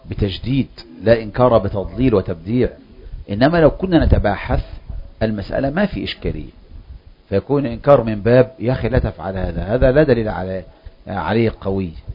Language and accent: Arabic; Egypt; ومثله عندنا في مصر، عندنا العملة إما ورقية ولا حديدية